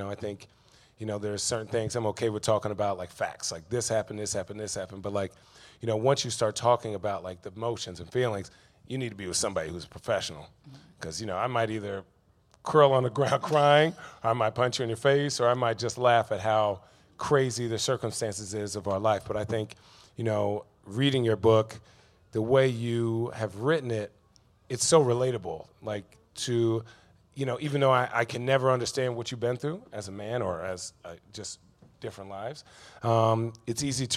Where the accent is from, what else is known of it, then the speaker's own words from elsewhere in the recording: Chandler, Arizona, United States; I grew up in Chandler, Arizona, and during the summertime, both my parents worked, and I was on the AAU circuit.